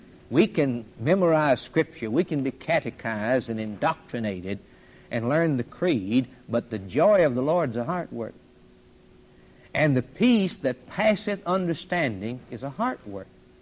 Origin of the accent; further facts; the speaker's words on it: Ireland; I wouldn't be an Indian. I'm an Irishman. I'll always be an Irishman.